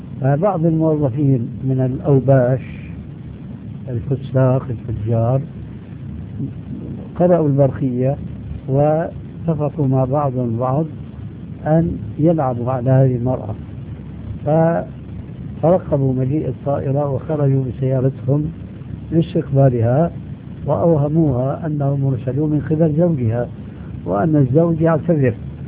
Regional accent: Syria; وكما يقولون عندنا في الشام بلا طول سيرة

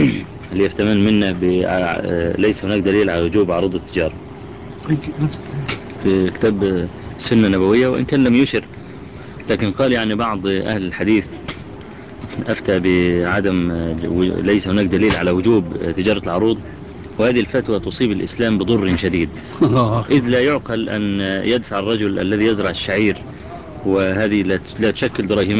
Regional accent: Egypt; نعم، موجودة عندنا في مصر هذه المجلة.

